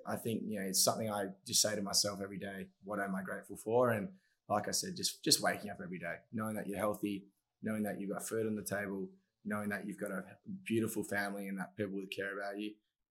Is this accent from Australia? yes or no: yes; Broome, Western Australia, Australia; I grew up in Broome, Western Australia, a small coastal town off the north coast of WA. And that in itself was, you know, it was a small coastal pearling town.